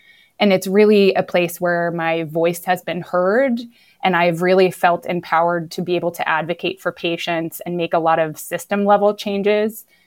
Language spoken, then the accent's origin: English; New Jersey, United States; now in Pittsburgh, United States; So I am originally from New Jersey. I have been in Pittsburgh now for, about 2 decades.